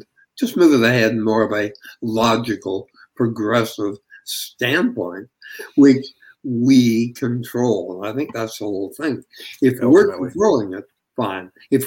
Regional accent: Canada; And I'm a Canadian, so I don't have a dog in the race.

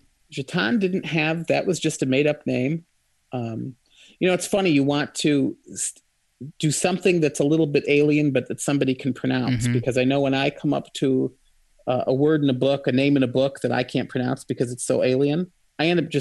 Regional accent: Michigan, United States; I'm from Michigan. The Ojibwe Indians there used to be the Chippewa

